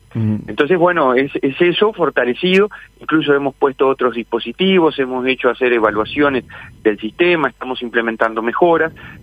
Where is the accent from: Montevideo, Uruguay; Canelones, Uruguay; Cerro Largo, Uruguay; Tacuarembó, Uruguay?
Tacuarembó, Uruguay; les voy a decir que yo cuando era chico en Tacuarembó